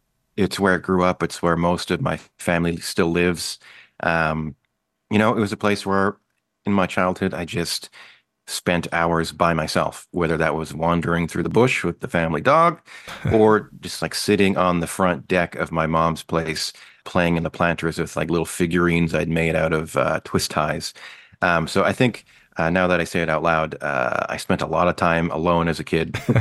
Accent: Lac La Biche, Alberta, Canada; Lac La Biche, Alberta.

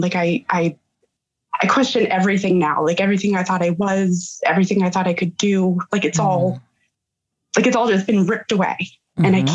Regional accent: Pennsylvania, United States; I am from Pennsylvania.

